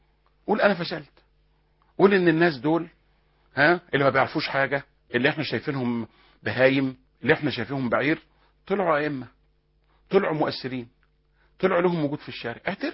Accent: Egypt

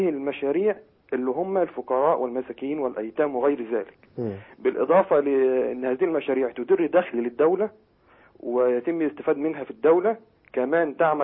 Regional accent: Kafr El Sheikh, Kafr El Sheikh Governorate, Egypt; أنا من كفر الشيخ من بلد شيخنا الحبيب

